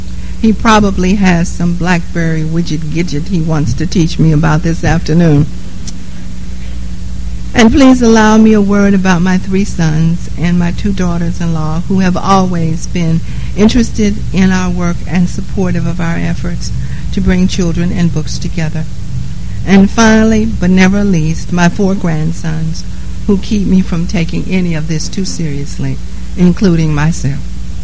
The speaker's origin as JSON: {"language": "English", "town": "Nashville", "region": "Tennessee", "country": "United States", "tie": "born or raised there", "said": "I grew up in Nashville, as I told you earlier. And the Nashville that I grew up in was a segregated city."}